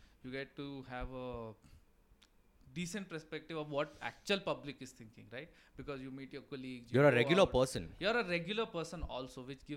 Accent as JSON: {"language": "English", "town": "Manali", "region": "Himachal Pradesh", "country": "India", "tie": "born or raised there", "said": "you can literally say I grew up in Manali only."}